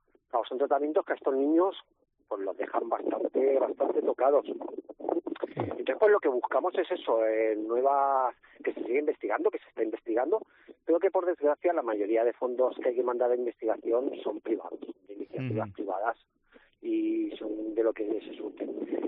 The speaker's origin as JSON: {"language": "Spanish", "town": "Albacete", "region": "Castilla-La Mancha", "country": "Spain", "said": "nosotros emprendemos somos de Albacete"}